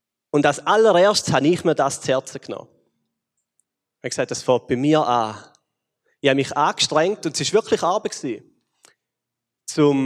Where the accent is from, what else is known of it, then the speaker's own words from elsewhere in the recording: Switzerland; wir als Schweizer prägen so etwas wie eine Schweizer Kultur.